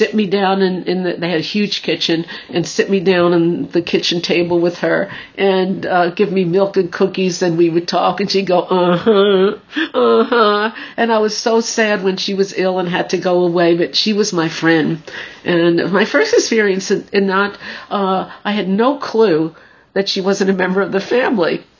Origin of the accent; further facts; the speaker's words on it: New Hyde Park, New York, United States; also born or lived in Manhattan / Jamaica; Well, I was born in Manhattan. I grew up in Long Island in a town called New Hyde Park. But I also kind of grew up partly in Jamaica because I spent a lot of time with my grandparents.